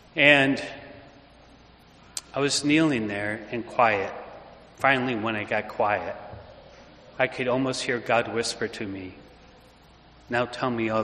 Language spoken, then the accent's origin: English; Michigan, United States; You see, I grew up in Michigan, and next door was the Christie family.